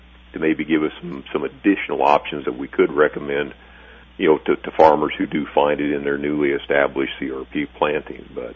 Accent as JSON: {"language": "English", "region": "Illinois", "country": "United States", "said": "I'm originally from Cass County, and I took a drive through an area where, when I was a kid, we used to farm in that area."}